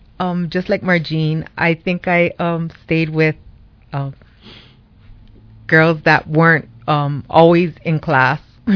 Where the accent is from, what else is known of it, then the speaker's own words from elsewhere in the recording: Pearl City, Hawaii, United States; Oh, I grew up in Pearl City all my life.